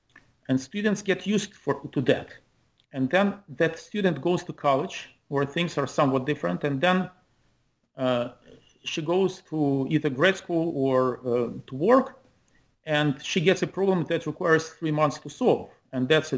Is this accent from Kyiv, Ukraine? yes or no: yes; Kyiv, Ukraine; I grew up in Kyiv, Ukraine, which was at the time, it was still a part of the Soviet Union.